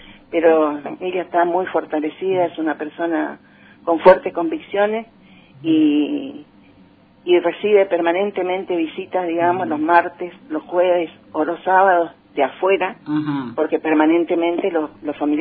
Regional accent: Argentina; Tenemos un retroceso terrible en todos los derechos que como argentinos y argentinas habíamos recuperado

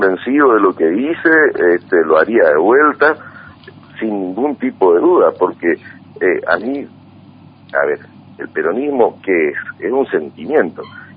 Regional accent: Argentina; Nosotros somos argentinos y somos peronistas

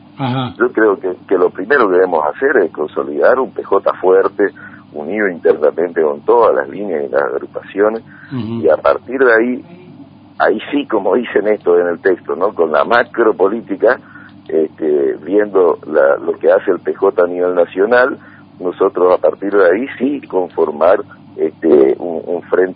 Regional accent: Argentina; Nosotros somos argentinos y somos peronistas

